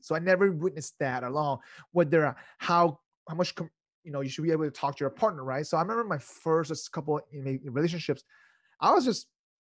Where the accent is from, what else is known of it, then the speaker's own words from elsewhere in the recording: United States; English is a second language; as I was growing up in America, slang changed every year.